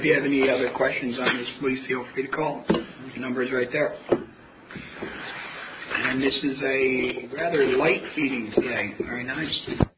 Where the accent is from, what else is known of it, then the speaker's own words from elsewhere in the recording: Kingston, New York, United States; I mean, it's fine with me because I'm from the City of Kingston